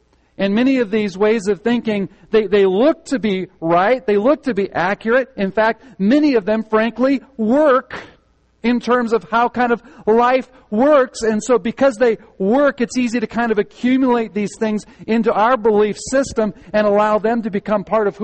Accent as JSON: {"language": "English", "region": "Midwest", "country": "United States", "tie": "born or raised there", "said": "I grew up in the Midwest. We kind of moved around a little bit, but both of us, very Midwestern."}